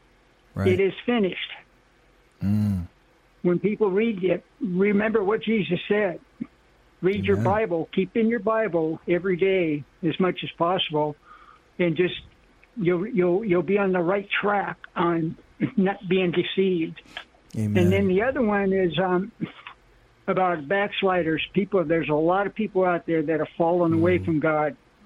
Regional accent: California, United States; born there; moved away; I'll be 72 August 4th, but I was born in California in 1954, but I couldn't afford to live there, so I had to move.

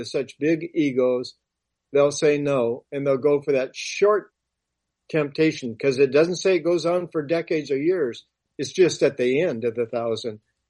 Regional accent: Oregon, United States; moved away as an adult; Karen, I was born and raised in Oregon. And until I was 21, then the police asked me if I'd please leave and go to California.

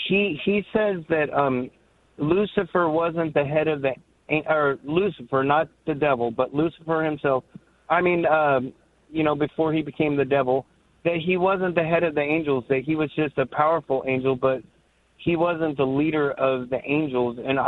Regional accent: California, United States; and I'm from Orange County. I live in Texas

